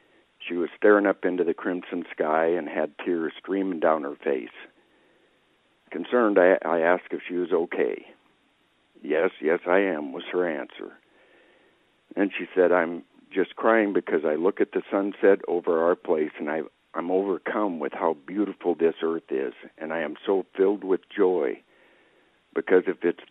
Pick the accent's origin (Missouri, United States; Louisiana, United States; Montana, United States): Montana, United States; I am a logger from Montana, but I do have a connection to the dairy industry